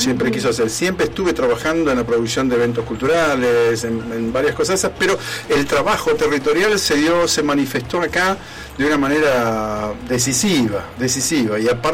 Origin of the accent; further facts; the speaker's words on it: Buenos Aires, Argentina; born there; Nace porque en realidad yo nací en Congreso.